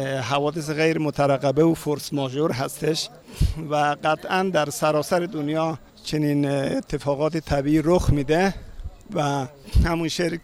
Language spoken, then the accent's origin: Persian; Afghanistan; ساکن هرات افغانستان. دیروز هم از افغانستان اومدم اینجا.